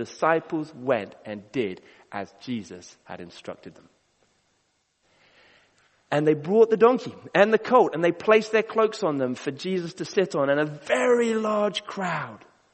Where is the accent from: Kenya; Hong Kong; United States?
Kenya; When I was growing up in Kenya, she came to Kenya when I was really quite young, and my mom was so excited.